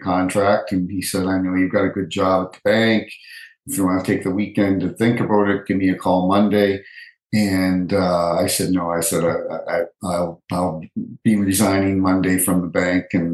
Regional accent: New Brunswick, Canada; I grew up in Canada on the East Coast, province of New Brunswick, by Nova Scotia, Prince Edward Island. For people that don't know, on the East Coast of Canada, grew up in a small town of 1,500 people.

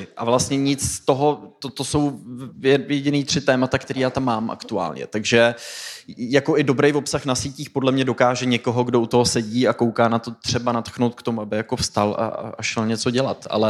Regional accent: Pardubice, Pardubice Region, Czechia; já jsem hrál hokej jako malej kluk v Pardubicích

